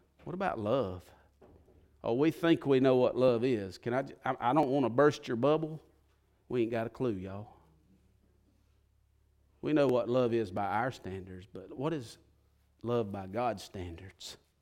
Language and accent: English; the South, United States; I know I'm from the South, so that's a hard word for us Southerners to say because it sounds like all